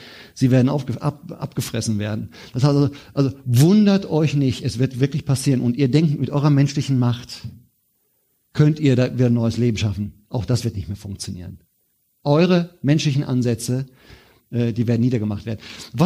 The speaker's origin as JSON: {"language": "German", "country": "Germany", "said": "Das muss ich mir mal vorstellen, wir als Deutsche, wir sagen immer, nein, wollen wir nicht."}